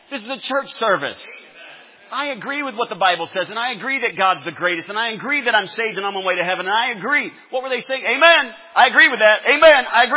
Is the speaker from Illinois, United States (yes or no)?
yes; Chicago, Illinois, United States; I'm a northerner. I'm from Chicago. I mean, just that area.